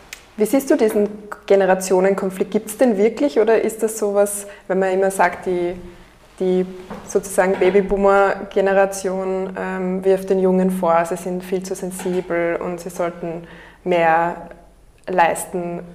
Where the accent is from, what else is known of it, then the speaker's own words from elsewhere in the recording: Lower Austria, Austria; Nicht nur in der Obersteiermark, kann ich auch bestätigen. Ich bin aus dem Mostviertel